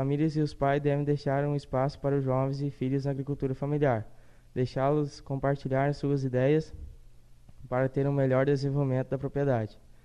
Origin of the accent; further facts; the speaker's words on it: Santa Cruz do Sul, Rio Grande do Sul, Brazil; sou do município de Santa Cruz do Sul.